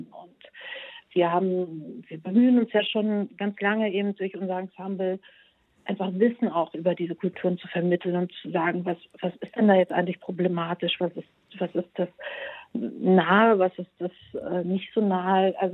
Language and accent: German; Bulgaria; Wir kommen auch nicht alle aus Russland und der Ukraine, sondern aus Polen und ich komme aus Bulgarien